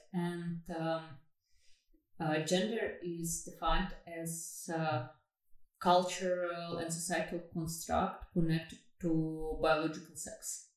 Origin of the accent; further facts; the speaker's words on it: Russia; moved away as an adult; now in Amsterdam, Netherlands; I'm based in Amsterdam, the Netherlands, but I was born and raised in Russia. For 15 years I live in the Netherlands